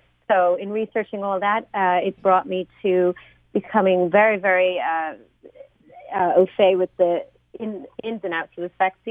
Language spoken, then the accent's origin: English; Ireland; now in New York, United States; Laws in New York, which is where I live. I'm actually from Ireland.